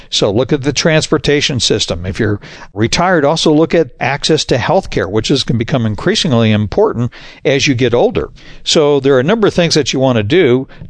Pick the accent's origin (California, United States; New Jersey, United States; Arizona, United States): Arizona, United States; I grew up in Arizona. Great place to live, and it was listed as one of the top 10 states to live.